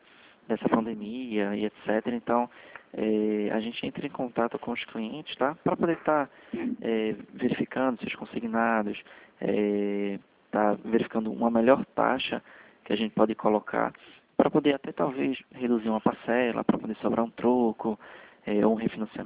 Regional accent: Pernambuco, Brazil; Não, sou de Pernambuco.

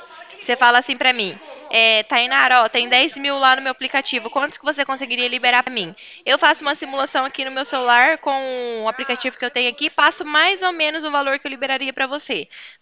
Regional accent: Cornélio Procópio, Paraná, Brazil; Não, eu sou de Cornélio Procópio, Paraná, tá?

